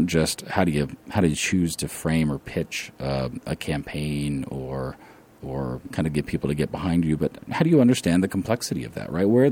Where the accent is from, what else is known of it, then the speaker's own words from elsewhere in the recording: Ohio, United States; That the town where I grew up in Southern Ohio, we literally had a school that was falling off the side of a hill.